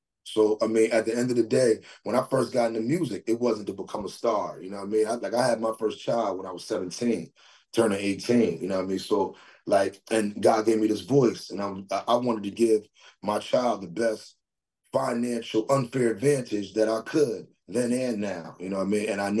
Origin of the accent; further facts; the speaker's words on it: Norwalk, Connecticut, United States; small Connecticut, small Norwalk. I'm from Norwalk, you know